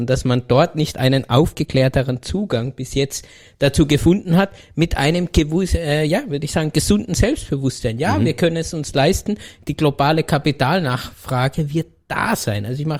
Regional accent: Germany; born there; Aber als gebürtiger Deutscher muss ich schon auch sagen

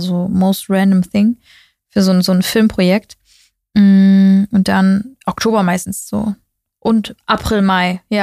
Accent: Germany; weil wir sind ja Deutsche

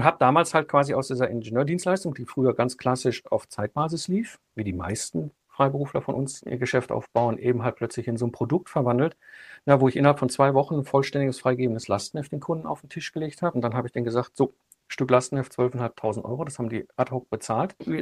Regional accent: North Rhine-Westphalia, Germany; ich komme aus dem Ruhrpott und zwischen Kohle und Stahl aufgewachsen

